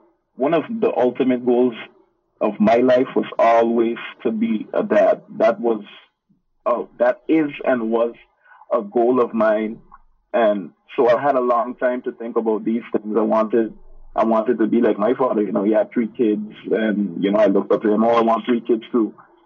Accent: Guyana; born or raised there

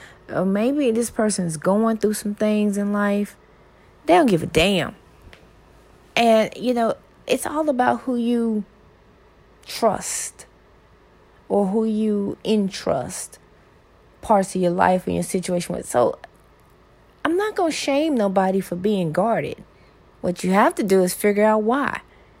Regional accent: the South, United States; I'm from the South, and in the South, people frequently say, oh, bless your heart.

